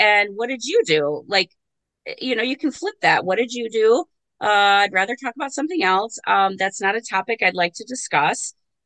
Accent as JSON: {"language": "English", "country": "United States", "said": "So I celebrate Mother's Day because I'm American. I'm here."}